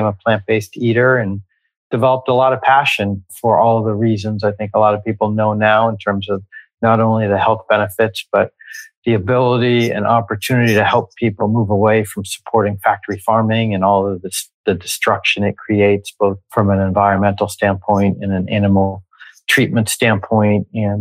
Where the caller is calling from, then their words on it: Culver City, California, United States; calling in from Veggie Grill headquarters in Culver City, California, which is part of Los Angeles.